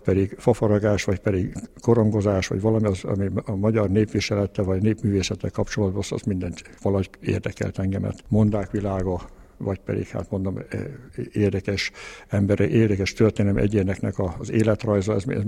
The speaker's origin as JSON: {"language": "Hungarian", "country": "Hungary", "said": "hát a magyar tépességén tanítottam nekik, mikor megtudták, hogy magyar vagyok."}